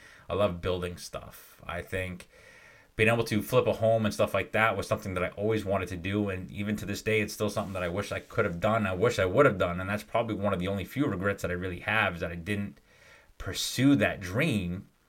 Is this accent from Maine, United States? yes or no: yes; Lincoln, Maine, United States; stopped in my hometown, Lincoln, Maine.